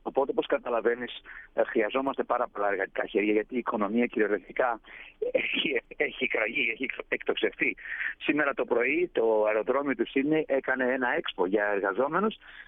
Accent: Athens, Attica, Greece; moved away as an adult; also born or lived in Kefalonia; τελικά γεννήθηκα στην Κεφαλονιά, βαφτίστηκα στην Κεφαλονιά και με πήραν και φύγαμε και μεγάλωσα στην Αθήνα.

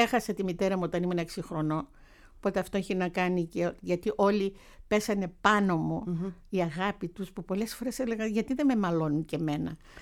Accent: Suez, Egypt; Εγώ μεγάλωσα στο Σουέζ, ναι.

